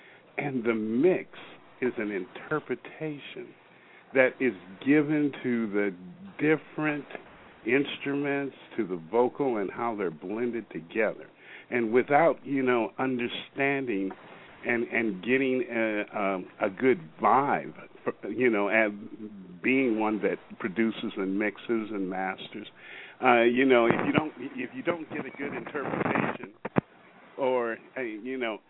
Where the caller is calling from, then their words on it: Federal Way, Washington, United States; I'm calling in from Washington State. I'm up here in Federal Way, which is right outside of Seattle, Pacific Northwest.